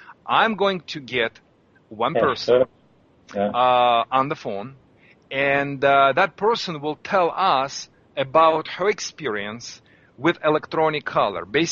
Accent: Russia; English is a second language; I'm from Russia. Yeah, it's a huge country.

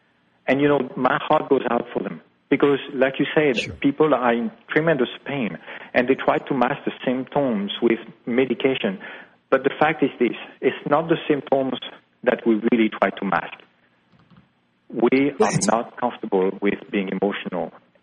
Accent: France; English is a second language; and I'm from France, by the way

